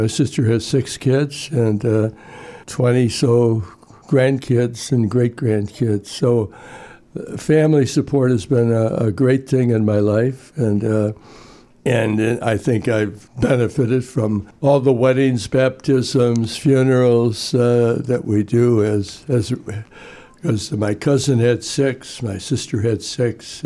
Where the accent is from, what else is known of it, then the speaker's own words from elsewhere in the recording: Rocky River, Ohio, United States; I grew up in Rocky River, St. Christopher's, a very small parish in those days.